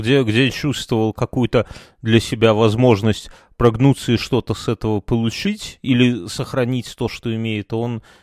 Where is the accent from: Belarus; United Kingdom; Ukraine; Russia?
Belarus; мы, белорусы, мы очень своей вот земелькой вот родной, мы прямо вот малая родина, для нас это много значит.